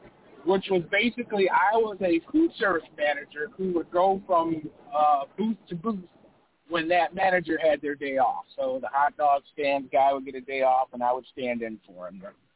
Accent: Detroit, Michigan, United States; also born or lived in Boston; I was born in Detroit, relocated to a small town in Boston for my first 2 years of high school, then relocated back here to Grand Blanc where I graduated.

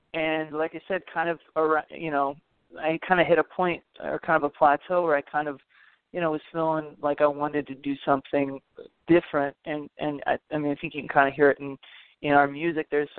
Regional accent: Los Angeles, California, United States; Yeah, I'm from Los Angeles, so it worked out really perfect, actually, from one big city to the next, you know?

